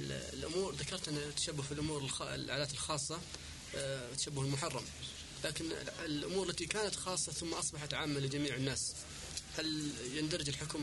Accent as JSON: {"language": "Arabic", "country": "Kuwait", "said": "بخاصة عندنا في الكويت"}